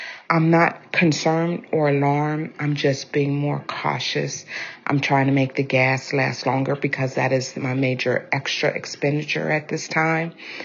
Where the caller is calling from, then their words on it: Short Pump, Virginia, United States; I'm calling from Short Pump, Virginia. I have seen prices increase in my area, particularly with gas and groceries.